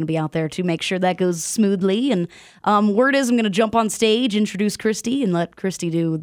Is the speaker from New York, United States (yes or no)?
no; Florida, United States; Oh wow. Okay, that's definitely South. I'm originally from Florida.